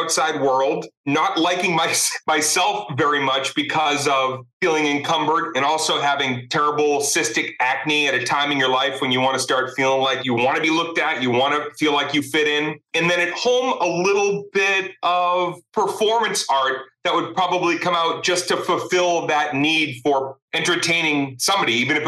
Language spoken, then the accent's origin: English; Arlington, Massachusetts, United States; also born or lived in Cambridge; I was born in Cambridge, grew up in Arlington. And no, I was introvert.